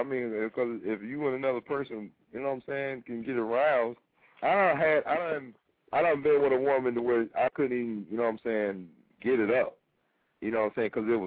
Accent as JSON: {"language": "English", "town": "Tampa", "region": "Florida", "country": "United States", "said": "I'm from Tampa. Tampa, Florida, man."}